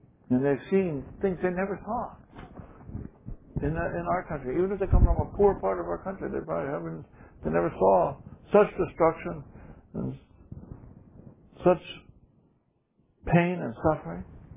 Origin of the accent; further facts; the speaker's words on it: United States; He's from India and I'm from the United States